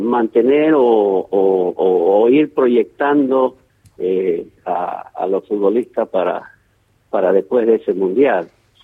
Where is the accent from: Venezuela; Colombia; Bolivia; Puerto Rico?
Bolivia; siendo también boliviano no tenemos muchas chances de participar en los mundiales